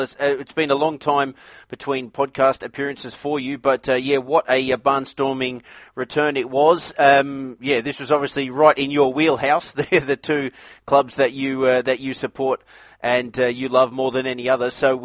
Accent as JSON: {"language": "English", "country": "Australia", "said": "I'm obviously from Australia, obviously a betting mad country as well."}